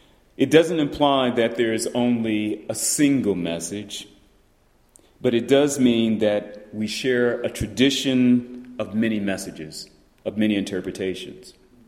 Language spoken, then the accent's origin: English; Cleveland, Ohio, United States; I grew up in Cleveland. I grew up running these streets. I grew up in places like this. I grew up primarily in Glenville.